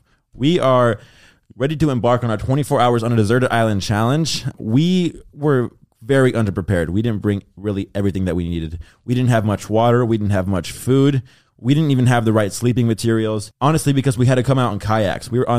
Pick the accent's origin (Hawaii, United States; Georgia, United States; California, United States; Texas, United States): Hawaii, United States; So I was like, what better place to go than Hawaii? Because I grew up in Hawaii.